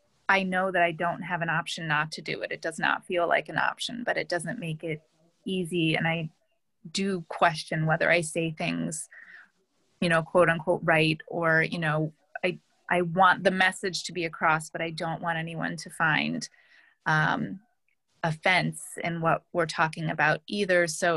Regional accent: Minneapolis, Minnesota, United States; fighting for justice in Minneapolis, which is my hometown as well.

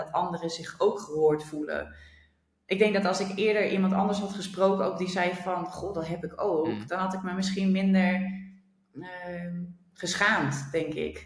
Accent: Rotterdam, South Holland, Netherlands; Ik woonde op dat moment in Friesland. Maar ik kom zelf uit Rotterdam

